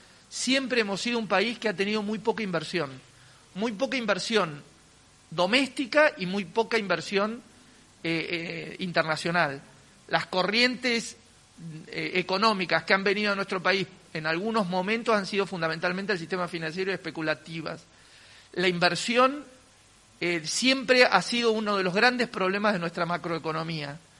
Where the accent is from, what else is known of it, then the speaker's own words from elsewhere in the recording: Patagonia, Argentina; cuando era muy chico me crié en la Patagonia